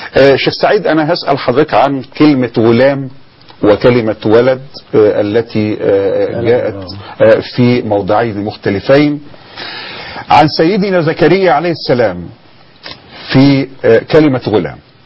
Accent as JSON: {"language": "Arabic", "country": "Egypt", "said": "احنا عندنا في مصر"}